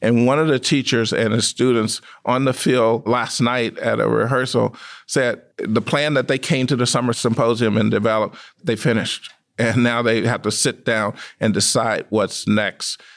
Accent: Mississippi, United States; I'm from Mississippi, and I told you the story of integration in Mississippi.

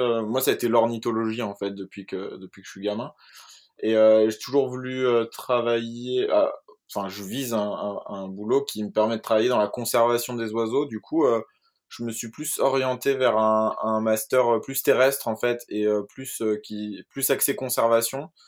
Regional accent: Annecy, Auvergne-Rhône-Alpes, France; je suis originaire des Alpes, de Annecy plus précisément. Actuellement j'ai 22 ans, j'ai fêté mes 22 ans en octobre en Nouvelle-Zélande.

